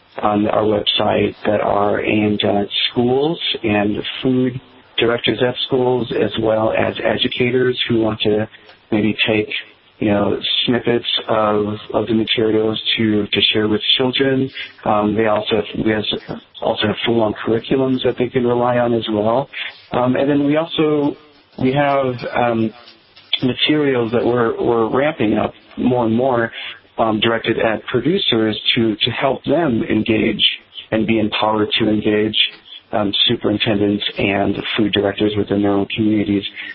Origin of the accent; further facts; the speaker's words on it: Illinois, United States; As a young boy, I grew up here in Illinois, close to Chicago.